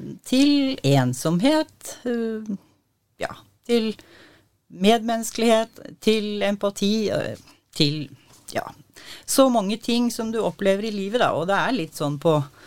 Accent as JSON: {"language": "Norwegian", "town": "Furnes", "region": "Innlandet", "country": "Norway", "lives_now": "Vardal, Norway", "said": "jeg er opprinnelig fra Furnes."}